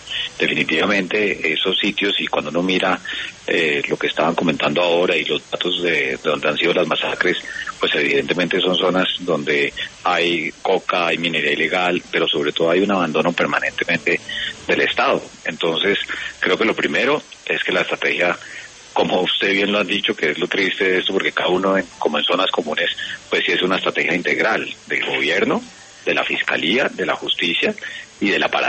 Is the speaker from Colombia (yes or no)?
yes; Colombia; como colombianos